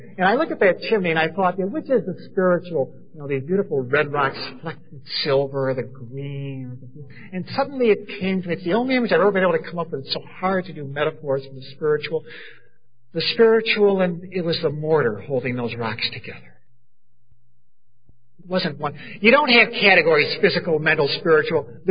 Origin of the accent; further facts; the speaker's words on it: Boston, Massachusetts, United States; accent: Boston; I was brought up in Boston. I hope you'll forgive my accent. My A vocabulary is Boston, general accent.